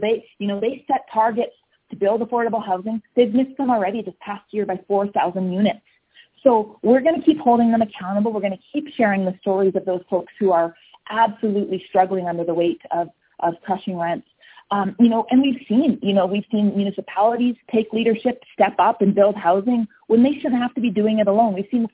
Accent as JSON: {"language": "English", "town": "Barrhead", "region": "Alberta", "country": "Canada", "tie": "born or raised there", "said": "I'm from rural Alberta. I grew up in Barrhead, and I spent a lot of time teaching in other parts of rural Alberta."}